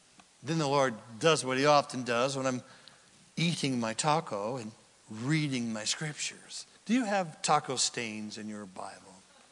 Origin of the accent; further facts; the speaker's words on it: United States; I sure would be. After all, I'm American. We deserve jurisprudence.